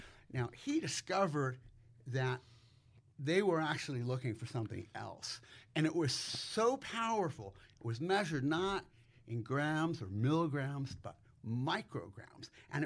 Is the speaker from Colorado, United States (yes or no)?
no; Los Angeles, California, United States; In Los Angeles.